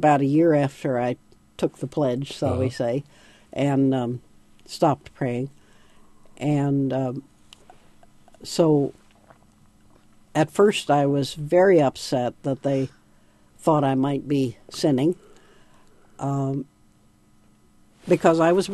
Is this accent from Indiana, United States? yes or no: yes; Indiana, United States; I grew up in Indiana and didn't meet Uncle Ralph until I was in college.